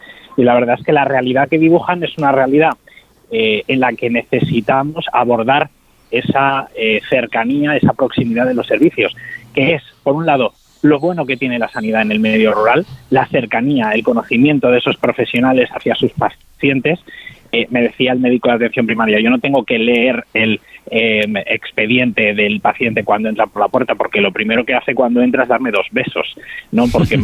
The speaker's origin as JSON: {"language": "Spanish", "town": "Cuéllar", "region": "Castile and León", "country": "Spain", "tie": "born or raised there", "said": "en mi pueblo, al norte de la provincia de Segovia, en Cuéllar"}